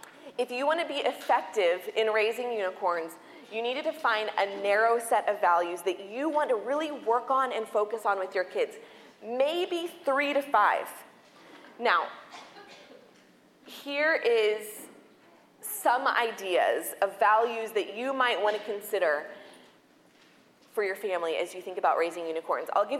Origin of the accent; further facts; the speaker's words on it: San Diego, California, United States; things that I'm sure I can't even imagine about snow because I've been born and raised in San Diego.